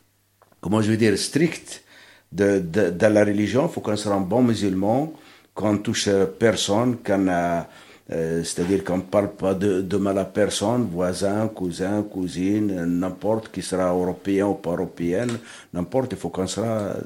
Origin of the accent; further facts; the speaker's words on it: Algeria; moved away as an adult; now in France; parce que quand je venais de l'Algérie, j'ai eu mon frangin là, qui m'accueillait en France, voilà.